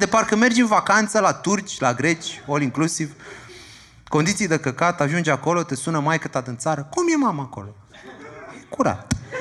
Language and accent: Romanian; Bucharest, Romania; Zic, da, știu, dar eu sunt din București